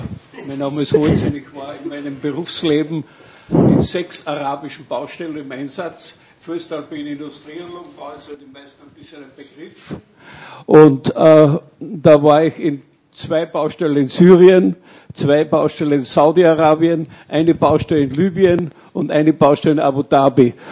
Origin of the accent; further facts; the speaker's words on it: Austria; Habe ich gesagt, ana nem sau, ich bin Österreicher.